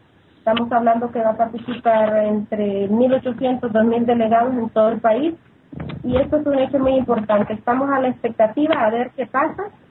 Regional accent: Honduras; para agradecerles de antemano como hondureña la solidaridad

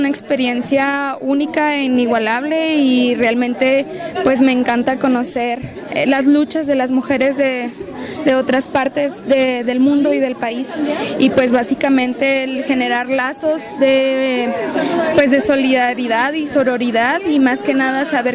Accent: Ciudad Juárez, Chihuahua, Mexico; Soy de Ciudad Juárez, Chihuahua.

